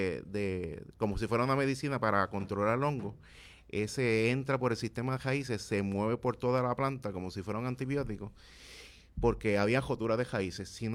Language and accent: Spanish; Lares, Puerto Rico; soy lareño.